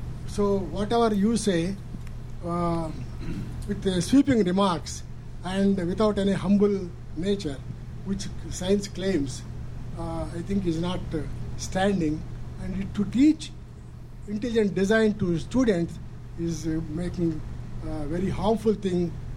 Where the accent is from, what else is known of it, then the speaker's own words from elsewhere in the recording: India; I come from India.